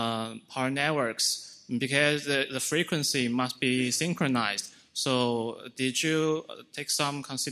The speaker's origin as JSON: {"language": "English", "country": "China", "said": "from China, an undergraduate."}